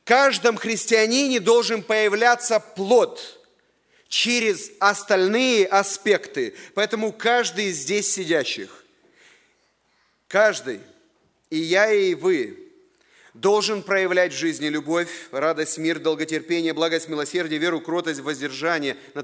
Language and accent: Russian; Moldova; Чувствуете, я приехал из Молдовы, да?